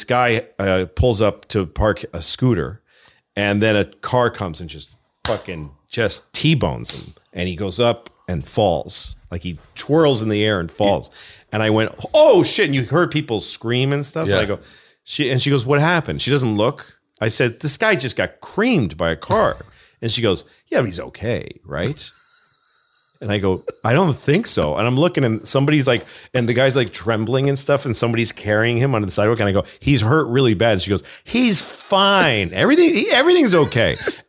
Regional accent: United States; I'm very American.

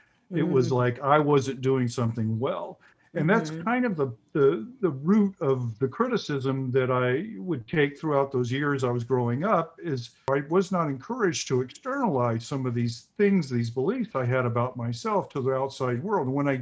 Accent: the South, United States; And see, I grew up in the South in the 50s, late 50s and 60s and the early 70s

